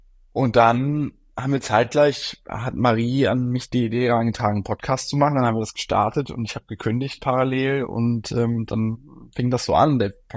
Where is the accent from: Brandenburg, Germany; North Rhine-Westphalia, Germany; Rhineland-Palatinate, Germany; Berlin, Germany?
North Rhine-Westphalia, Germany; Düsseldorf; Ich bin aufgewachsen in Düsseldorf als Sohn von zwei JuristInnen, also meine Eltern beide AnwältInnen.